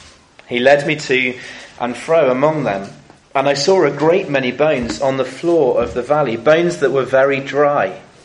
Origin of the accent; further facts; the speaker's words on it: South West England, United Kingdom; As I said, I grew up in Cornwall as well.